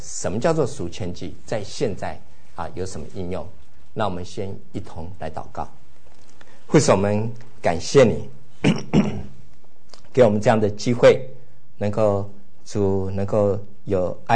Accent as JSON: {"language": "Chinese", "region": "California", "country": "United States", "said": "那我是从南加来的，所以北加呢很多对我来讲是很新鲜"}